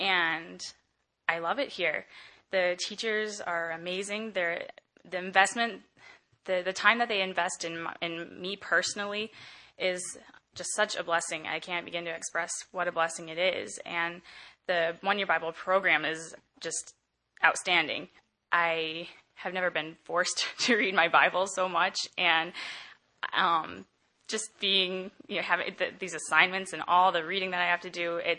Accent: Bolingbrook, Illinois, United States; I'm from Bolingbrook, Illinois

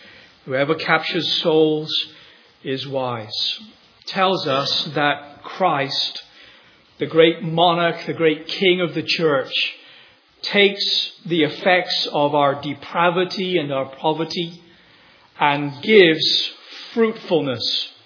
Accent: Leeds, Yorkshire and the Humber, United Kingdom; Leeds University, which is a city that I grew up in England, in my teenage years.

